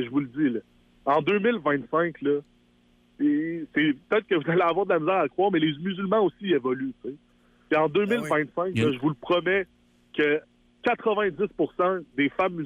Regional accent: Quebec, Canada; je suis né ici, je suis fier d'être Québécois. Je suis, tu sais, tu l'entends dans ma voix, là, je suis Québécois.

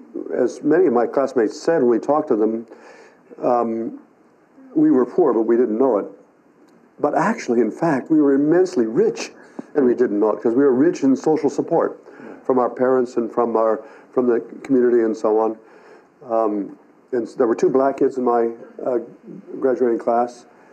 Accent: Ohio, United States; When I was growing up in Ohio in the 1950s

